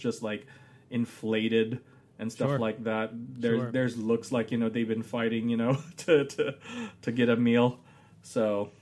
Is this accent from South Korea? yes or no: no; United States; It's just very clear, you know, that I'm an American.